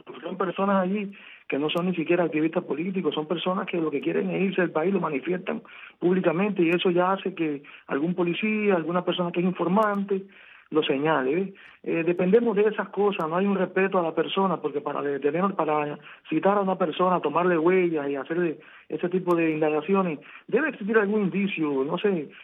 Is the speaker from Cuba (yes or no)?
yes; Cuba; como cubano